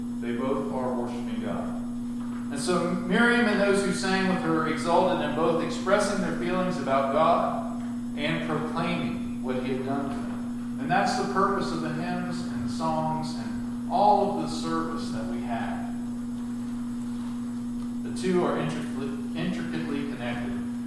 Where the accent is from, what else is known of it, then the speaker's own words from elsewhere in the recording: West Virginia, United States; one of the things that my church did when we were growing up in West Virginia